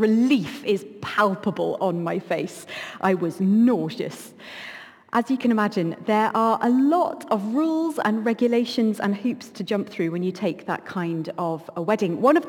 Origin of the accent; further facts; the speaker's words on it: United Kingdom; We are British and we queue. That is what we do.